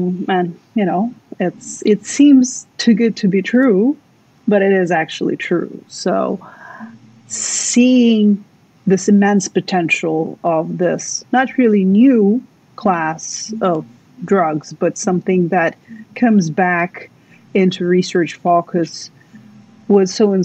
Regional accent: Ukraine; I was born and raised in Ukraine. I graduated from Pharmaceutics University back there, so I lived a good portion of my life in Ukraine.

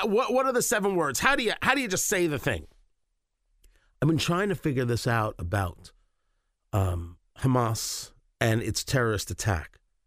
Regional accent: United States; I'm an American and I know it. The fact that I'm Jewish might lead me to have a feel for Israel, and I do.

